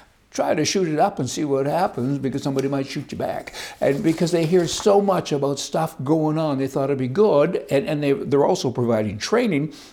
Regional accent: Canada; now in United States; I'm a Canadian, and most Canadians kind of have a hard time with that.

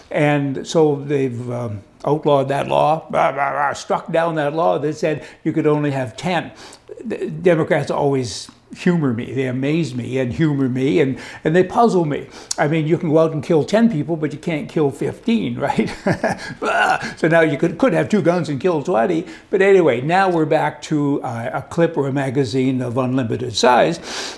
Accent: Canada; I'm Canadian. I don't want her to be Canadian.

